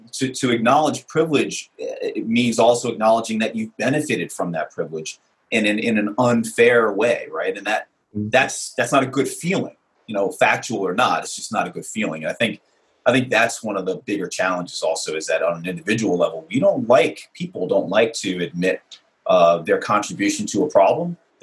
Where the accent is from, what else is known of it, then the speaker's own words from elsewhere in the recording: Brooklyn, New York, United States; I grew up in Brooklyn, New York, in a very diverse community in the 70s and 80s and 90s.